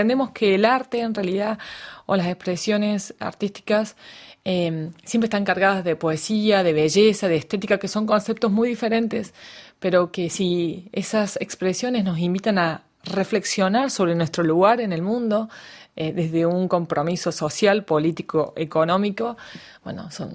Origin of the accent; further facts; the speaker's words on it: Córdoba, Argentina; born there; Yo, como bien contaste, nací en Córdoba. Entonces, cuando volví a Córdoba, que es el interior del país en Argentina